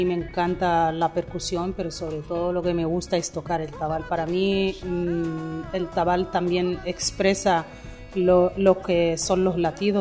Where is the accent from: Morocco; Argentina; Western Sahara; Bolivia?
Western Sahara; desde que mi pueblo se vio forzado a vivir un éxodo allá en el 75, cuando España nos dejó tirados